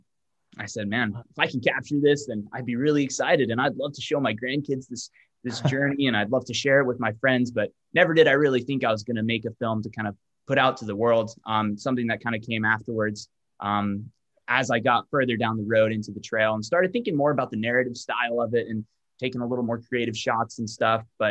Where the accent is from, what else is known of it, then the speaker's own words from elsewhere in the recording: Kenya; now in United States; when I came from Kenya first, coming to the States, I was really struggling to kind of find my place here in America.